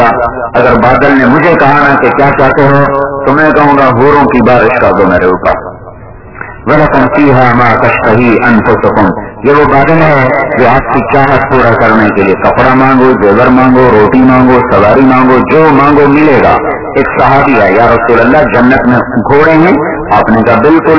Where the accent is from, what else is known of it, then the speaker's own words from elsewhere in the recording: Khanewal, Punjab, Pakistan; خانوال میرا ضلع ہے